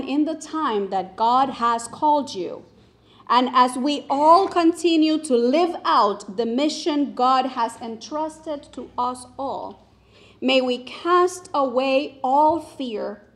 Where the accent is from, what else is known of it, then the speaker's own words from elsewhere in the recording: San Juan, Puerto Rico; it was part of the lineup of cable TV in San Juan, Puerto Rico, my hometown.